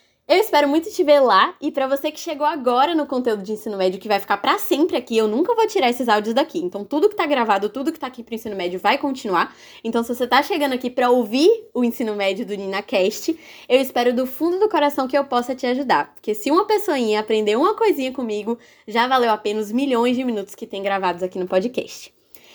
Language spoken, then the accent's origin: Portuguese; Brazil; Eu sou brasileira, né? Lógico, acho que pelo sotaque já dá pra pegar que eu sou brasileira, deve dar pra pegar até a região, né?